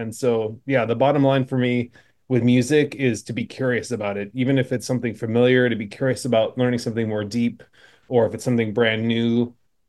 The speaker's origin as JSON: {"language": "English", "region": "Indiana", "country": "United States", "tie": "born or raised there", "said": "there was a strong Suzuki program in my hometown in Indiana. So I was surrounded by other people with a lot of musical interest. I grew up in the Mennonite church as well."}